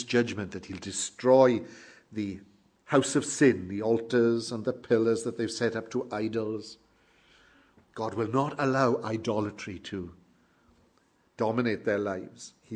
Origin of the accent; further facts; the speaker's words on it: Wales, United Kingdom; Church I was brought up in South Wales was called Bethel.